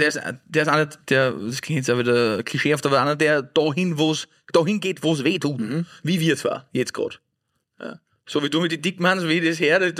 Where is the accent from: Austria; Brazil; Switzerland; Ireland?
Austria; ich bin schon ein Fan natürlich als Österreicher